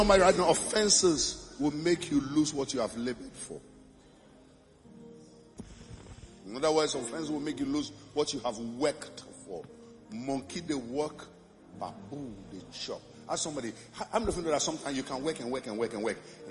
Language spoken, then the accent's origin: English; Ghana; So I look at Barbara and say, Barbara, where I come from Ghana, Dodowa and Osu and Akwapim, which one is more village?